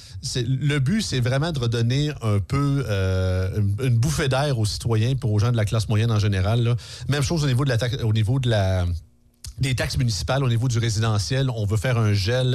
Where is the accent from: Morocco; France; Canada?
Canada; Montmagny, Quebec; now in Quebec City, Canada; moi, je suis à Québec depuis environ 2 ans, mais moi, je suis de Montmagny d'origine. C'est ça, je suis pas né à Québec. Par contre, c'est ça, j'habite ici depuis quelques années.